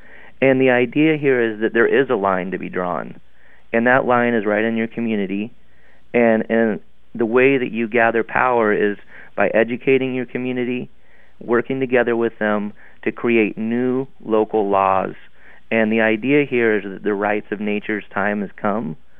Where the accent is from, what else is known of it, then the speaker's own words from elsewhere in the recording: Oregon, United States; And, you know, growing up in Oregon, I've always been around clear cuts.